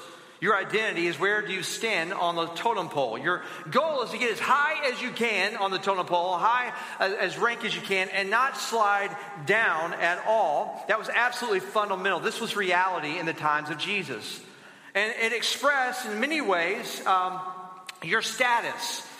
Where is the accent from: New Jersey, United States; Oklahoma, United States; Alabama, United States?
Alabama, United States; Mind you, I come from Alabama.